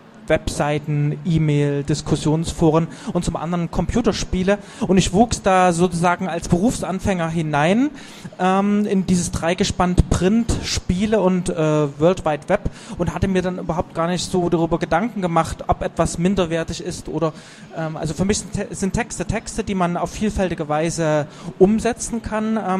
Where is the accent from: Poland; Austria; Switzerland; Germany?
Germany; Leipzig, Saxony; als Leipziger, bin ich so zur Wendezeit volljährig geworden